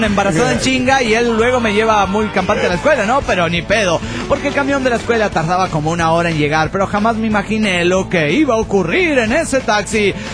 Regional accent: León, Guanajuato, Mexico; Soy el vaquero de León, Guanajuato, México.

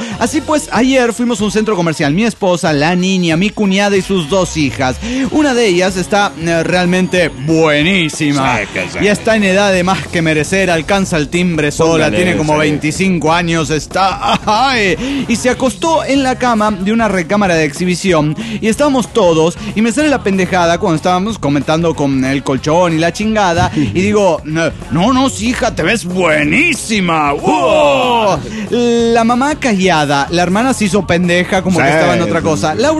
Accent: Cochabamba, Bolivia; de Cochabamba, Bolivia.

